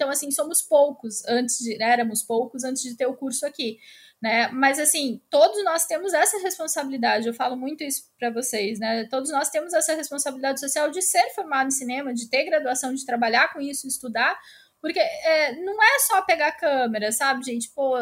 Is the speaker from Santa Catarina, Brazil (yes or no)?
yes; Joinville, Santa Catarina, Brazil; Eu saí de Joinville com 18 anos para fazer o curso em Palhoça, né, Florianópolis, na Unisul